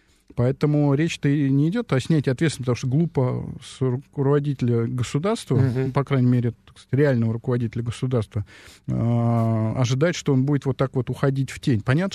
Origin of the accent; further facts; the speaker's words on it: Tashkent, Uzbekistan; в моем родном городе Ташкенте